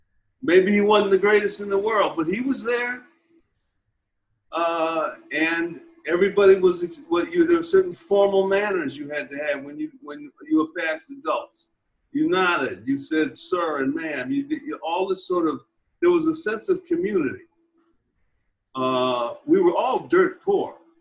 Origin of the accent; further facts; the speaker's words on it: Phoenix, Illinois, United States; I grew up just off the south side, little black suburb called Phoenix, Illinois. It was the 268 suburbs of Chicago.